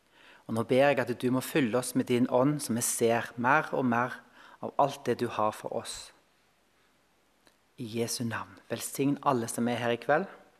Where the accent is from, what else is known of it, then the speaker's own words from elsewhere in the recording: Horneland, Vestland, Norway; Dere hører jo hvor jeg kommer fra, gjør dere ikke det? Ja, jeg kommer fra Horneland, Bedehus. Jeg hører dere vel på dialekten, nei da. Så vi har flyttet til Stord